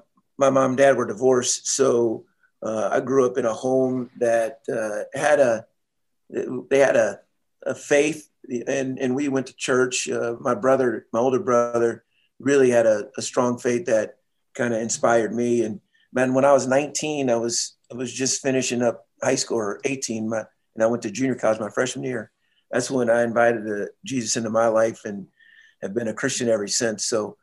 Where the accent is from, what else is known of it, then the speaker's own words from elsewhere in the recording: Seattle, Washington, United States; I was from Seattle, or lived in Seattle.